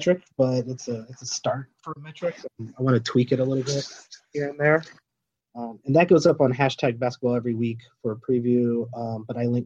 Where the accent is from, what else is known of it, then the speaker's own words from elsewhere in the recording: Illinois, United States; Well, I'm from Illinois. I was born in the 80s, so I'm a Chicago Bulls fan.